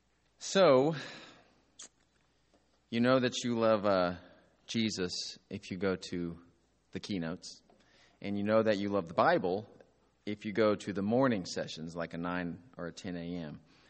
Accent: Oklahoma, United States; Now, keep in mind, I'm from Oklahoma. I've been working at the same church for 13 years.

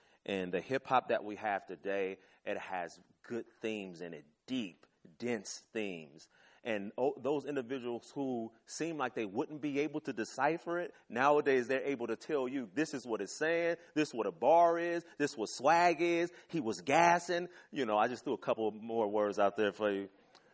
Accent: Oakland, California, United States; because I grew up in East Oakland.

